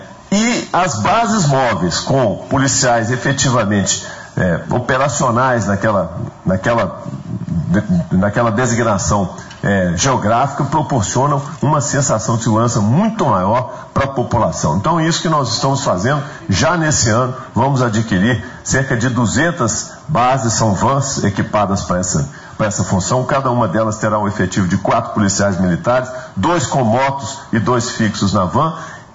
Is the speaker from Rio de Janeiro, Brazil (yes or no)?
no; Minas Gerais, Brazil; Nós somos mineiros.